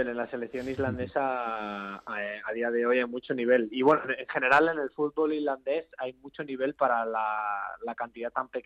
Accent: El Álamo, Community of Madrid, Spain; also born or lived in Ciudad Real; Yo soy español, madrileño, bueno, soy manchego también, que nací en Ciudad Real, pero bueno, me considero madrileño, llevo toda la vida viviendo en el Álamo y no, yo soy español y de aquí de Madrid.

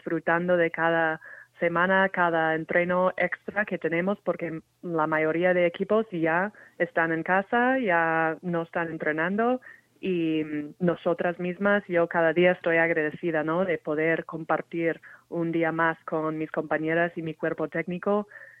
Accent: Minnesota, United States; Spanish is a second language; moved away as an adult; now in Spain; Pues yo soy de Minnesota

